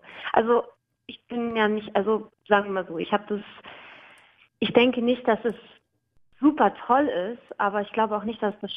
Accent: Berlin, Germany; ich komme aus Berlin, ich will hier keine anderen Leute haben

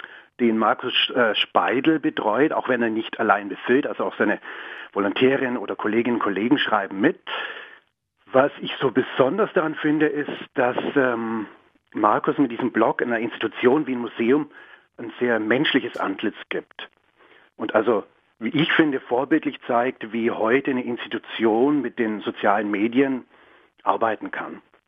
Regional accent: Allgäu, Germany; now in Stuttgart, Germany; ich bin eigentlich ganz und gar kein Stuttgarter. Also ich komme aus dem Allgäu und lebe seit wenigen Jahren.

